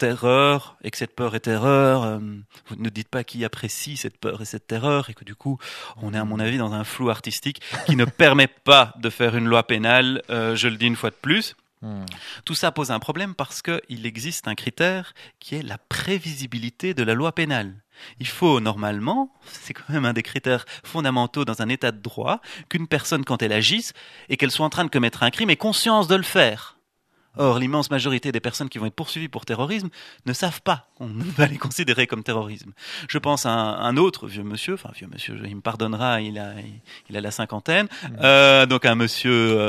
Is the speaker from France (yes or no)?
no; Belgium; donc je suis belge, on l'aura peut-être entendu.